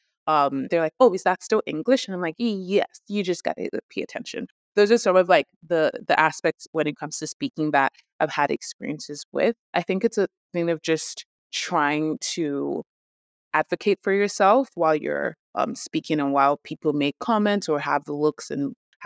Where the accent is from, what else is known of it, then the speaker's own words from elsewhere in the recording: Nigeria; accent: Nigerian; if I am like speaking in my Nigerian accent, even when I'm being very articulate with what I'm saying